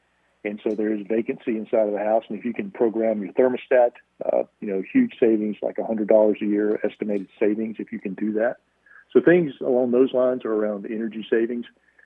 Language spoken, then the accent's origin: English; North Wilkesboro, North Carolina, United States; I'm from North Carolina, up around North Wilkesboro.